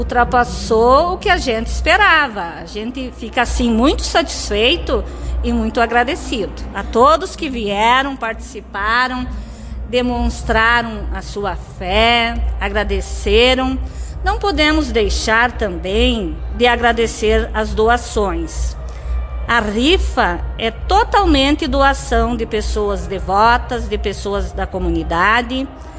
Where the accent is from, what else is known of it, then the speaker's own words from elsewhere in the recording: Santa Terezinha, Brazil; eu sou da comunidade de Santa Terezinha, né? Eu nasci e me criei em Santa Terezinha e há 16 anos eu resido no Pontão da Boa União.